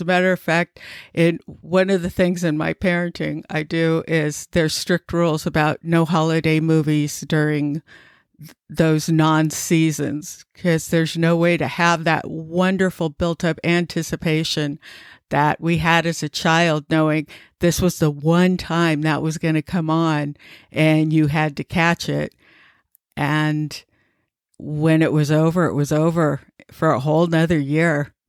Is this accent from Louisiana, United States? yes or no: no; Los Angeles, California, United States; I have a lot of fond memories growing up in Los Angeles.